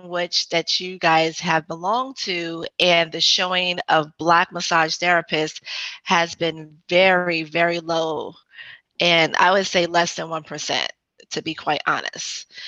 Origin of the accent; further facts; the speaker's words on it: New York City, New York, United States; I was just back in New York visiting home. I'm from New York City.